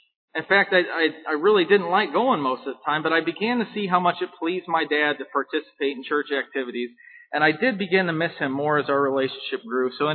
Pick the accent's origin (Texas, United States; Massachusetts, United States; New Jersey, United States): Texas, United States; Houston; born there; I'm 30 years old. I was born in Houston, Texas in 1984. I lived there for a couple years and moved twice within the next 7 years.